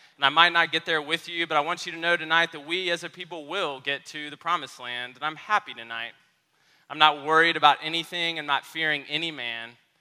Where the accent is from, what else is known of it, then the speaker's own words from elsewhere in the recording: Memphis, Tennessee, United States; Those of you who know me know that I grew up in Memphis, that key battleground state in the civil rights struggle.